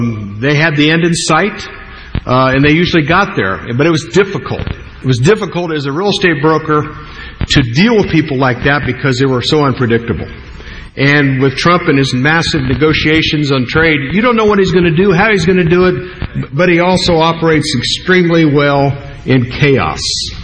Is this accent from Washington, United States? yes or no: no; Arizona, United States; I grew up in Arizona. Arizona is now a blue state.